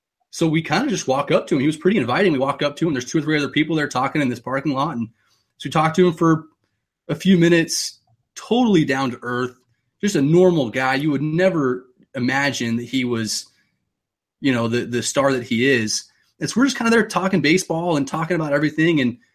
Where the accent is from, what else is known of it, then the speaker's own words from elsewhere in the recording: Phoenix, Arizona, United States; Yeah, absolutely. I'm from Arizona. So growing up in Phoenix, we didn't have the Diamondbacks until the expansion of 1998.